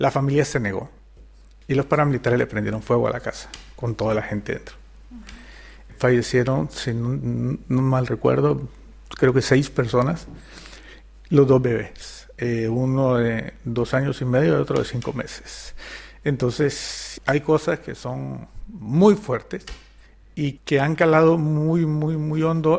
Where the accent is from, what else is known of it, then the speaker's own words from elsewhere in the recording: Nicaragua; no podía yo abstraerme de lo que yo, como nicaragüense, como ciudadano, vivo a diario